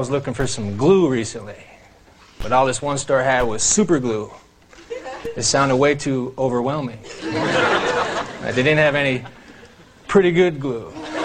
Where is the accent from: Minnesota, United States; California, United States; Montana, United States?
Minnesota, United States; moved away as an adult; I was born in Minnesota. That's where I was raised, Minnesota.